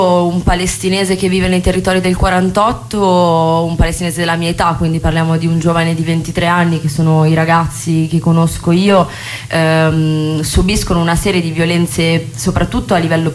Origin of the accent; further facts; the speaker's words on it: Milan, Lombardy, Italy; essendo nata e cresciuta in Italia vivo proprio a livello emotivo molto forte questo, anche il privilegio dell'essere nata e cresciuta poi in una città come Milano, una città molto ricca